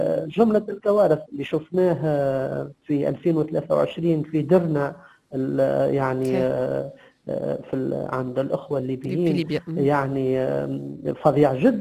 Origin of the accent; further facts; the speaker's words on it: Tunisia; حتى عندنا في تونس مثلا بعض المعتمديات يتناقص العدد